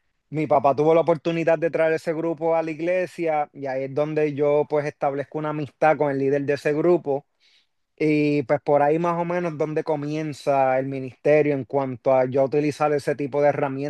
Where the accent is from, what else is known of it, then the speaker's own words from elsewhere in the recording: Puerto Rico; por lo menos en mi país, Puerto Rico, vino una ola de momento del género de reggaetón